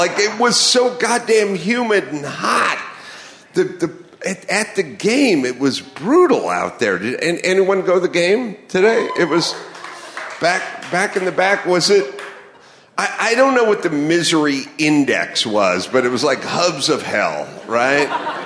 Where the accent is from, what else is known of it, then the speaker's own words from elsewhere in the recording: Los Angeles, California, United States; I grew up in Los Angeles. We didn't have that scene.